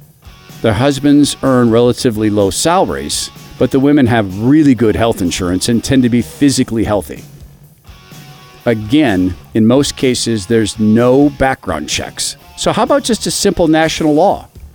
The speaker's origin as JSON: {"language": "English", "region": "Idaho", "country": "United States", "tie": "born or raised there", "said": "Even in my home state of Idaho, thought of as very conservative."}